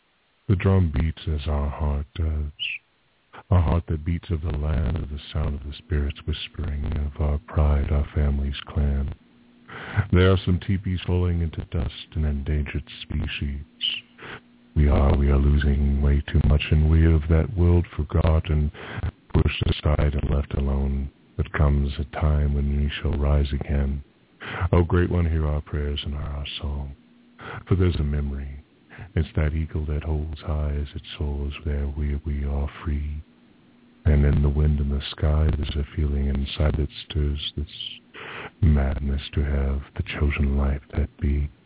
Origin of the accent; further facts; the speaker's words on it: United States; as Native American myself, I was born on a reservation.